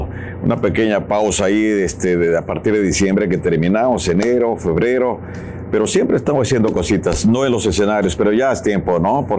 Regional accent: Rosales, Michoacán, Mexico; nos íbamos allá en el pueblo, en área de Rosales, Michoacán, que me pongo de pie por mi tierra de Nita.

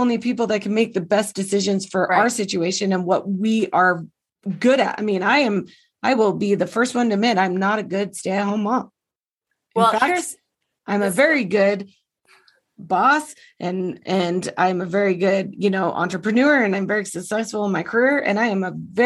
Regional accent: Utah, United States; I was born and raised in Utah. Like I said, a very, you know, conservative, very religious state.

